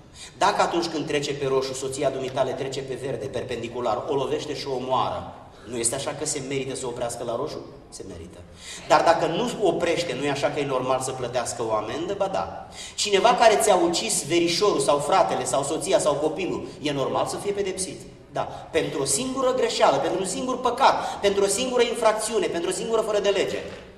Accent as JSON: {"language": "Romanian", "town": "Giurgiu", "region": "Giurgiu County", "country": "Romania", "tie": "born there", "said": "Eu m-am născut în Giurgiu, sub București, pe malul Dunării, la granița cu Bulgaria, acolo unde n-a fost biserică penticostală sau baptistă."}